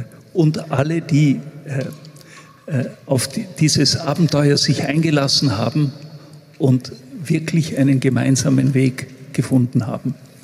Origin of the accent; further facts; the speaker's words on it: Vorarlberg, Austria; dass ich als Vorarlberger besonders stolz bin